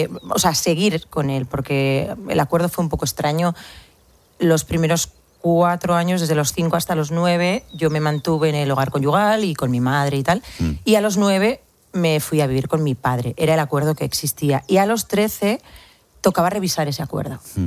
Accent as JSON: {"language": "Spanish", "town": "Rentería", "region": "Basque Country", "country": "Spain", "also_born_or_lived": "San Sebastián", "said": "Yo soy de Rentería. Nací en San Sebastián. Nacíamos todos en San Sebastián. Pero sí, soy de Rentería. Pero mi familia materna son todos navarros y casi todos afincados en Puente la Reina."}